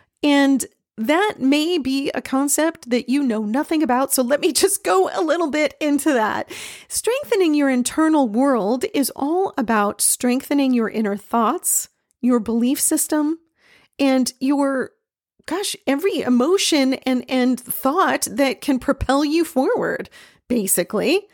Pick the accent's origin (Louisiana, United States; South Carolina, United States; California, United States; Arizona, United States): California, United States; I'm from California. Okay. So in Los Angeles, oh my gosh, there are a lot of egos there